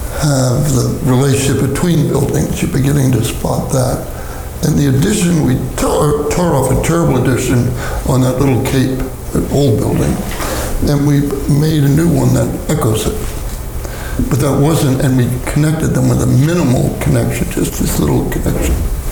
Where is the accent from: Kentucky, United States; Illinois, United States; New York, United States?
New York, United States; Bronx; born there; Bill was born in California. I was born in the Bronx.